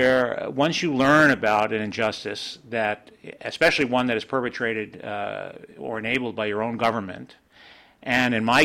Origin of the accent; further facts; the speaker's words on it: New York City, New York, United States; now in Dorchester, United States; Well, I live in Dorchester. I was born and raised in New York City.